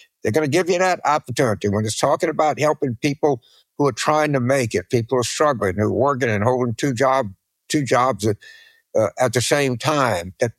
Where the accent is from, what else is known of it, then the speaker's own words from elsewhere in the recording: Leavenworth, Kansas, United States; I'm from Leavenworth.